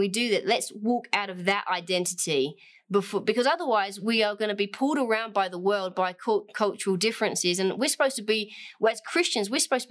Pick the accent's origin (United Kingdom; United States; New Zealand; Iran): United Kingdom; England; I could say I have an identity as being English